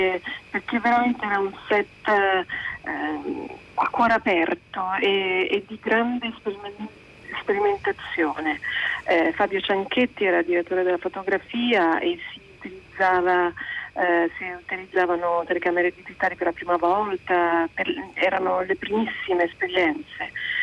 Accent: Milan, Lombardy, Italy; born there; Io sono milanese, nata a Milano

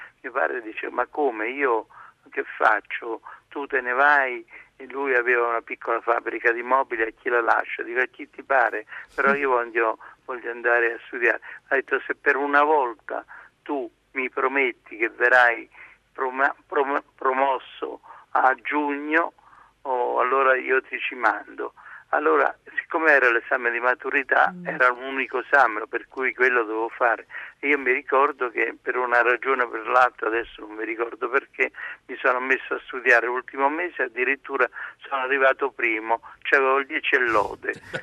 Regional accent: Macerata, Marche, Italy; Io sono nato nelle Marche, a Macerata, e io andavo sempre al cinema al pomeriggio.

